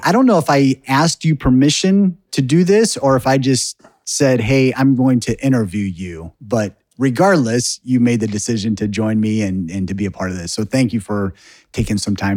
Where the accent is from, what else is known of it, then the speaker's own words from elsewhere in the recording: United States; accent: American; And did I pronounce that correctly with my American accent?